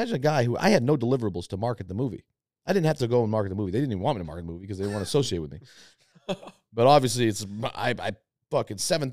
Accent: Boston, Massachusetts, United States; First of all, we're from Boston. We're humble people.

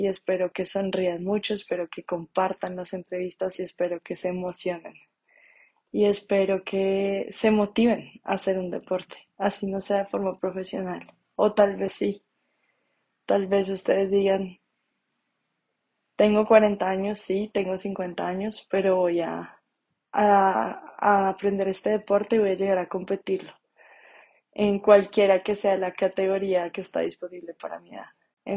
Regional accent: Colombia; sabe que soy colombiana, que tengo 2 hijos

